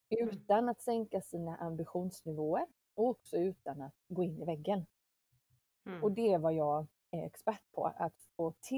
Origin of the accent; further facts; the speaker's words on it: Jönköping, Jönköping County, Sweden; born there; also born or lived in Paris; som du sa. Jag finns i Jönköping. Jag är född här. Och jag bor här nu också. Jag var ifrån Jönköping strax efter gymnasiet under några år. Då bodde jag bland annat i Paris och pluggade där.